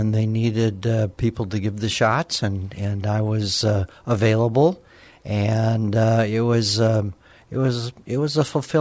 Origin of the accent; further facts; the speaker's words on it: Alamogordo, New Mexico, United States; I was born in Alamogordo, New Mexico, and born and raised there, went to public high school there